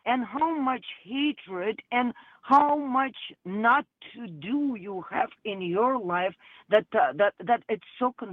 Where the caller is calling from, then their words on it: Russia; moved away; You know what? I immigrated from Russia.